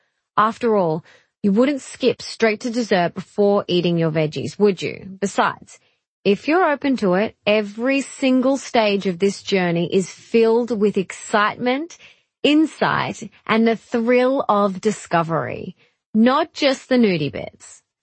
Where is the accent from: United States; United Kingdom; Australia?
Australia; such as being born and raised in Australia with parents who love me and a healthy body.